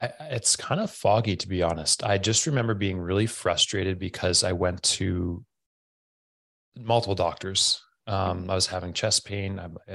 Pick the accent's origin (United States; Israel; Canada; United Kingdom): Canada; So I'm from Canada, and if you're from Canada, you kind of just have to play hockey.